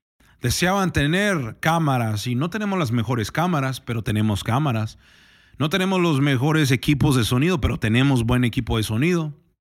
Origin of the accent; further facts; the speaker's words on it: Mexico; simplemente porque vengo de México